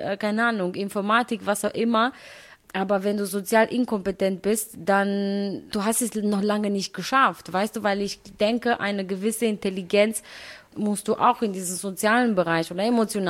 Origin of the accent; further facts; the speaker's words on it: Romania; now in Paderborn, Germany; wenn jemand fragt, wo kommst du her? Ich sage nicht aus Paderborn, ich sage immer aus Rumänien.